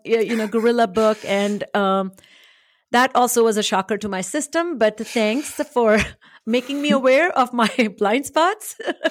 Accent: India; I came from India, never had seen a Christmas tree, never had a Christmas tree, did not know what ornaments were.

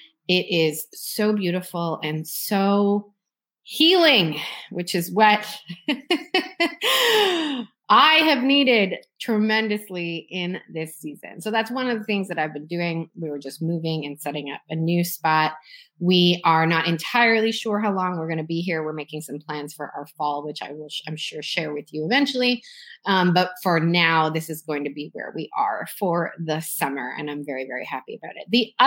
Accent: Toronto, Ontario, Canada; I'm from Toronto.

